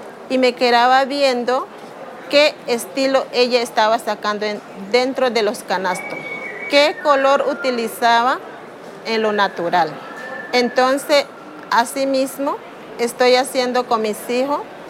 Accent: Buenaventura, Valle del Cauca, Colombia; Vengo del Resguardo Indígena Joaquincito, río Naya, municipio de Buenaventura.

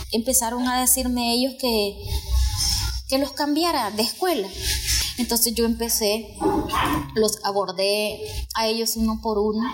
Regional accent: El Salvador; Es una situación bien difícil que como salvadoreños pues vivimos a diario, y hay situaciones extremas que nos obligan a migrar.

